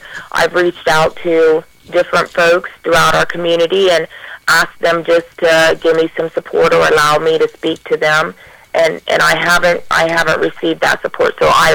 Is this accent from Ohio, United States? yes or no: yes; Ohio, United States; I grew up down in Morgan County, Ohio.